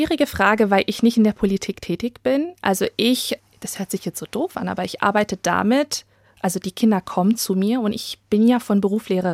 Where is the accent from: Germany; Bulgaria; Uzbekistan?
Germany; Schotten, Hesse; wir sind in Schotten aufgewachsen, sehr ländlich, ich hatte nur deutsche Freunde, unsere Nachbarn waren alle deutsch.